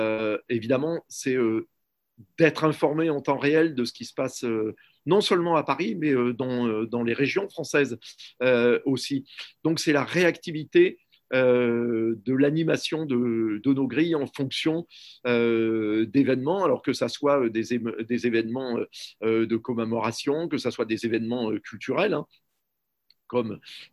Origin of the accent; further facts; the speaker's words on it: Brussels, Belgium; tous les médias français sont accessibles, hein, directement quand on est bruxellois